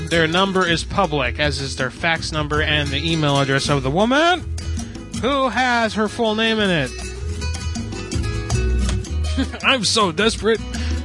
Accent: Pennsylvania, United States; I'm from Pennsylvania. I say a while for everything.

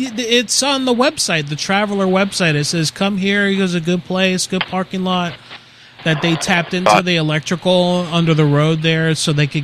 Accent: United States; I'm coming in my caravan. I'm from the United States. I'm on holiday.

